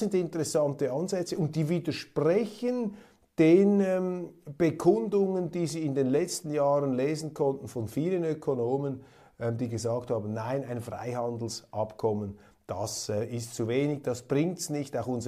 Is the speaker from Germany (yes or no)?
no; Switzerland; Timo Meier, einer jener Stars in Übersee, auf die wir stolz sein dürfen als Schweizer.